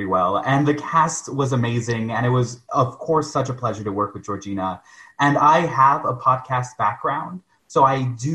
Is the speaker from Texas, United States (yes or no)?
yes; El Paso, Texas, United States; moved away as an adult; now in Boston, United States; I'm from El Paso, born and raised. I went to El Dorado High School, and I came to Boston for college.